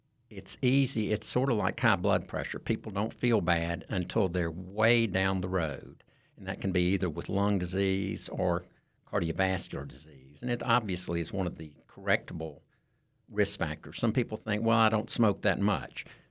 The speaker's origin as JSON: {"language": "English", "town": "Shreveport", "region": "Louisiana", "country": "United States", "tie": "born or raised there", "said": "I did most of my training here in town. I grew up in Shreveport. I trained at what was then LSU Medical Center, and I've been in private practice since 1987."}